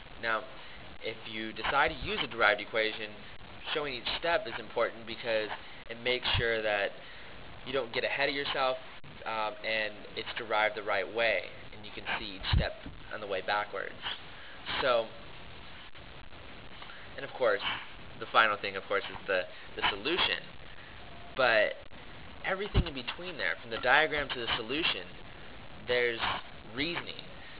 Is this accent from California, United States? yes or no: yes; California City, California, United States; also born or lived in Ramstein; I'm from California City, California. And I also spent some of my younger years in Ramstein, Germany.